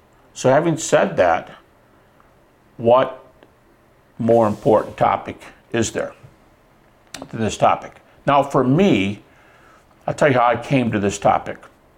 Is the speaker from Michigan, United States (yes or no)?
yes; Detroit, Michigan, United States; I'm from Michigan, from Detroit.